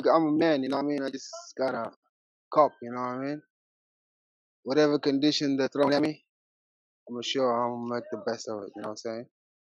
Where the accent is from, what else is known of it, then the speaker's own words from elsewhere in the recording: South Sudan; now in Australia; I'm from South Sudan, my background. And I was once living in Australia.